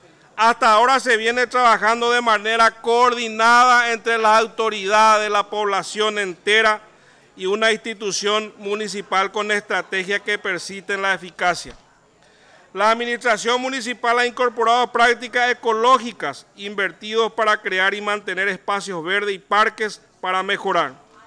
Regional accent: Cordillera, Paraguay; Primero como paraguayo y como cordillerano

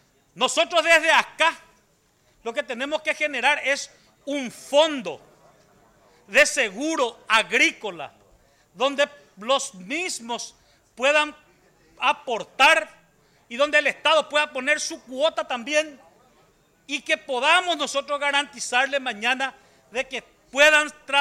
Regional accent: Caaguazú, Paraguay; Yo provengo de un departamento del Caaguazú, en donde es eminentemente agrícola prácticamente.

